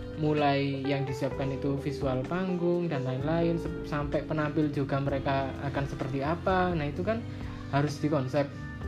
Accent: Pasuruan, East Java, Indonesia; now in Malang, Indonesia; Kalau rumah saya itu asli Pasuruan, Mas. Tapi kan di Malang ini ngontrak sama teman-teman.

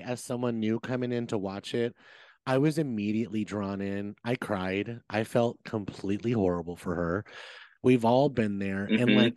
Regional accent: Las Vegas, Nevada, United States; Yes, honey, I'm from Vegas, so I know a cocktail waitress when I see one.

